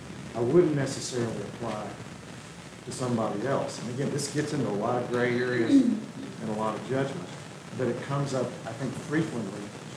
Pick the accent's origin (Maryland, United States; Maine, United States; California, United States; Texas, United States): Texas, United States; I grew up in East Texas, and it was a lot of fire and brimstone and a lot of black and white.